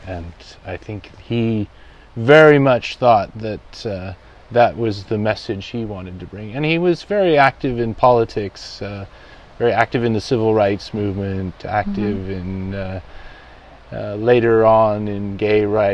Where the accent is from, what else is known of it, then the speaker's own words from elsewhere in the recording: Eugene, Oregon, United States; born there; I was born in Eugene, Oregon.